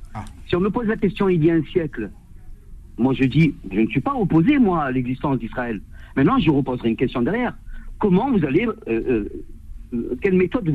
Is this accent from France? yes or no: yes; France; moi je suis français